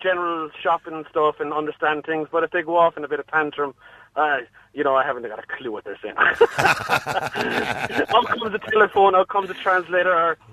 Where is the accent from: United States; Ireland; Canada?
Ireland; Do I not have a choice because I'm Irish? I don't get a choice.